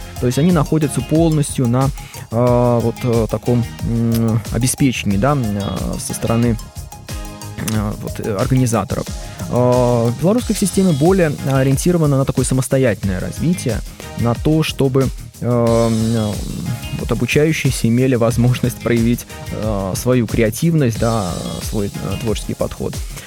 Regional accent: Russia; now in Belarus; вот я как преподаватель из России, понятное дело, не владею в достаточной степени белорусским языком.

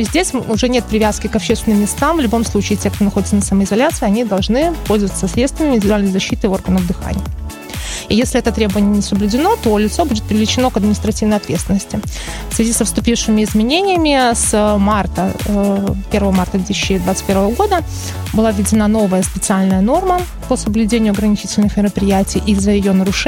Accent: Grodno, Grodno Region, Belarus; первым населенным пунктом стал мой родной город Гродно

